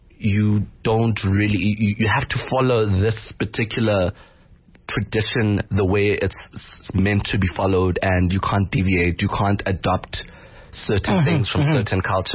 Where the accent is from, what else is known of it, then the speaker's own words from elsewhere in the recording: Free State, South Africa; now in Johannesburg, South Africa; I was born in the Free State, but my parents are originally from the Eastern Cape. Mm. So I spent majority of my life in the Free State and I've recently moved to Johannesburg.